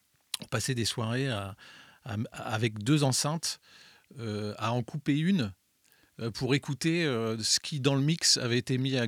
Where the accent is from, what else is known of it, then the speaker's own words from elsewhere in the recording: France; Parce que j'estimais qu'écrire en anglais, quand on est français, c'était pas satisfaisant pour moi.